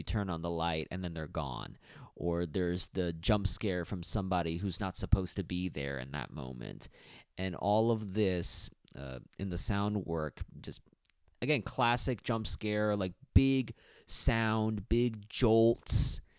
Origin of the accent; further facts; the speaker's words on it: United States; I guess because as an American, I don't see these type of cathedrals often.